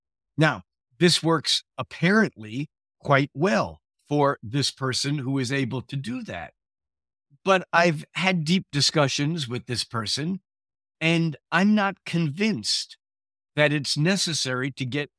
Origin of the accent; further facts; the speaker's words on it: Bronx, New York, United States; born there; now in Redmond, United States; I was born in the Bronx, New York. Do I run my solar return chart for the Bronx? Or do I run my solar return chart for Redmond, Washington, outside of Redmond, which is where I live?